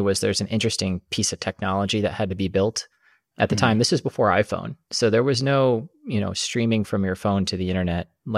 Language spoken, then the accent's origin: English; Kansas, United States; I grew up in Kansas in the Midwest, and, you know, getting a college education was a high priority thing.